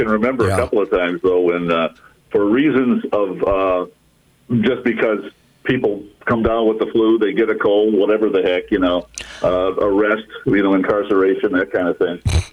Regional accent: Kenosha, Wisconsin, United States; born there; I was born in Kenosha.

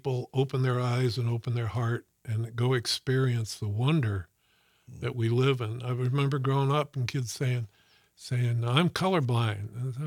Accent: New York City, New York, United States; We've gone far away from what I knew as a kid growing up in New York City.

